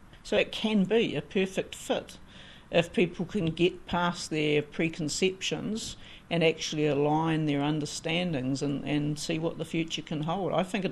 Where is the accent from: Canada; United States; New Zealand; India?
New Zealand; certainly speaking as a New Zealander